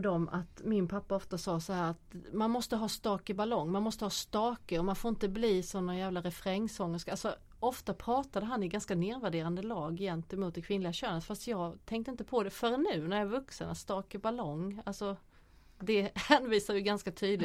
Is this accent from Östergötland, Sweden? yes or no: no; Hässleholm, Skåne, Sweden; hela min uppväxt i Hässleholm.